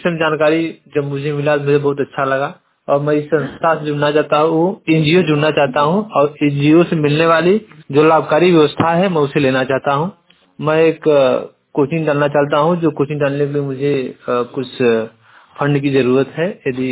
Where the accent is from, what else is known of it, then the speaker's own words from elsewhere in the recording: Mirzapur, Uttar Pradesh, India; मैं city block Mirzapur से हूँ, ग्राम बवरना मौजा मसारी।